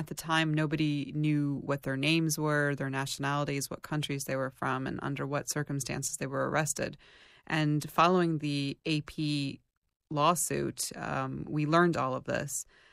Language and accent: English; United States; as an American